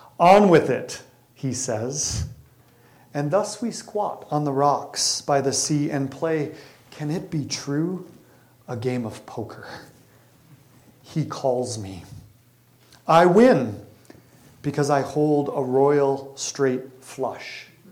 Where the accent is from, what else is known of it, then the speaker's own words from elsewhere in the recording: Minnesota, United States; I grew up in the Midwest, Minneapolis, St. Paul suburbs. I was a Missouri Synod Lutheran growing up in the center of Lutheran land, right?